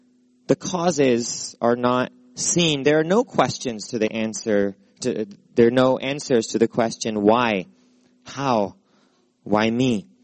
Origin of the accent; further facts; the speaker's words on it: Texas, United States; I grew up in Texas. And the good news is there were not many rocks in Texas.